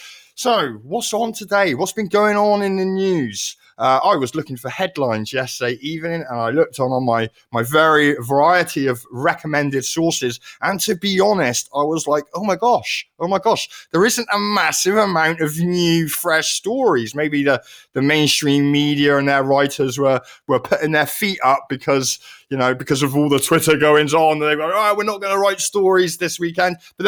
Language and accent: English; Plymouth, South West England, United Kingdom; accent: Janner; And yeah, the bosses at TNT have obviously taken to my Jana accent